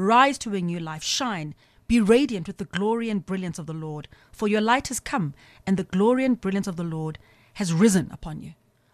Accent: Umlazi, KwaZulu-Natal, South Africa; my story is that I'm a young girl from Natal. I'm from Mlazi, and I had dreams.

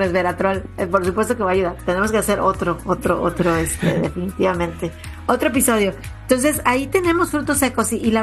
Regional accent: Mexico; now in United States; aquí yo en Estados Unidos me pierdo con los nombres porque crecí en México

